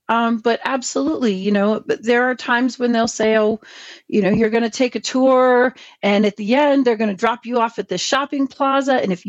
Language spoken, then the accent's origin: English; New York, United States; I'm a New Yorker. We believe in walk like we mean it everywhere